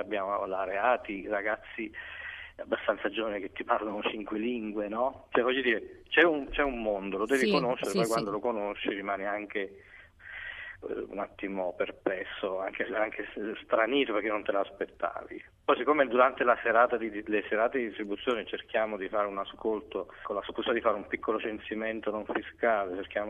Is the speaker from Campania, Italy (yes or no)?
yes; Naples, Campania, Italy; io sono di Napoli, a Napoli c'è la storia di l'abitudine di lasciare il caffè pagato